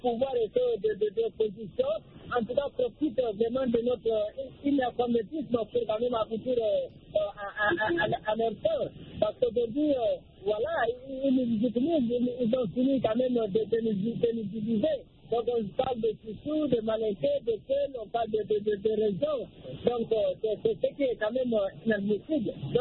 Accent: Guinea; moi je suis originaire de la Guinée-Conakry

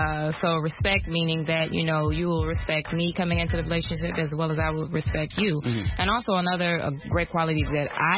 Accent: Illinois, United States; Well, actually, I am from Illinois

